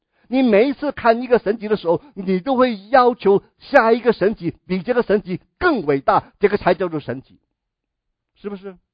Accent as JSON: {"language": "Chinese", "region": "Guangdong", "country": "China", "said": "我们广东人那个时代的文化是你吃过饭了没有，这个表示什么？"}